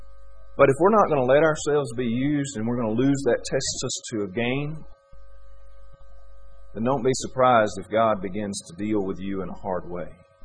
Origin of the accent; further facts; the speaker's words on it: United States; Now, where I grew up in America, everything we ate was fried and salted.